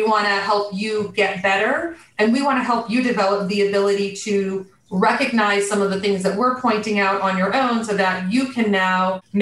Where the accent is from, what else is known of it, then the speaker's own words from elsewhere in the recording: Midwest, United States; And then, you know, I'm a Midwesterner. My husband's a Midwesterner, and we kind of landed back in Michigan.